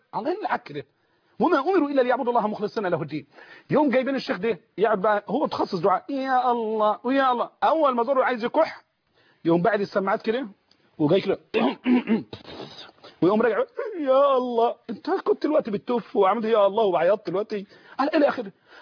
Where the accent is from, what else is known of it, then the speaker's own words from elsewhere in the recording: Mansoura, Dakahlia, Egypt; إنما نشهد حقا يجيب عندنا في المنصورة